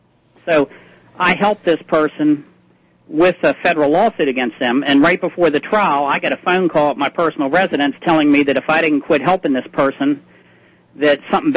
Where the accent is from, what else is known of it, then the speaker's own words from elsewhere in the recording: Maryland, United States; I grew up in Prince George's County. I'm living in the adjacent county, Montgomery County, now, but I grew up over there